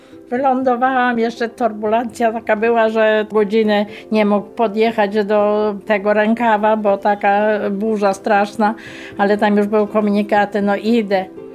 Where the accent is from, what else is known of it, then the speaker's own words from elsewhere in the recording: Malice, Lublin Voivodeship, Poland; Ja mówię, że z Lublina, ale pochodzę nie z Lublina, tylko mówię z Malic Hrubieszowskiego.